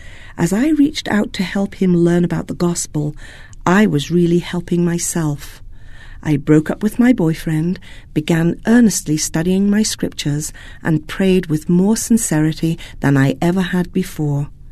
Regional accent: Utah, United States; I was born and raised in Utah

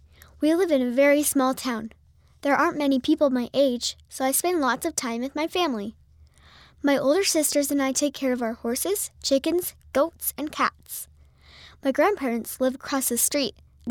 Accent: New Mexico, United States; I'm from New Mexico, USA.

